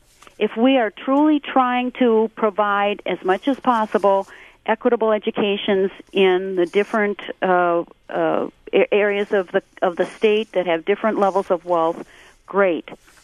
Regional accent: United States; I guess I could say, as an American, interested to see the actions of Congressman Obie.

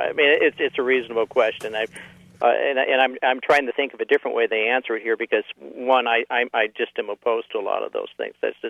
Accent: Michigan, United States; In my home state of Michigan, which isn't too far from you all, our country roads out there are awful.

